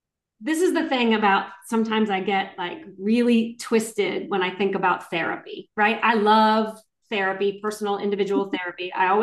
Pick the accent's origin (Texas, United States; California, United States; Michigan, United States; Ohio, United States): Ohio, United States; Canton; my exposure to people across race and class is different than my high school friends who never left my hometown in Canton, Ohio.